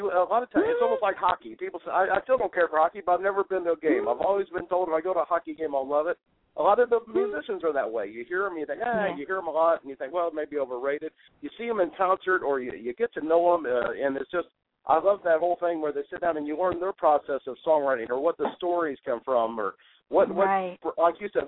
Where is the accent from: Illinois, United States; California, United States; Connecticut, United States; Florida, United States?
Illinois, United States; Normal; born there; I mean, I live outside of Normal, Illinois. I was born in Normal, Illinois. I mean, that is about as basic Americana as you can get.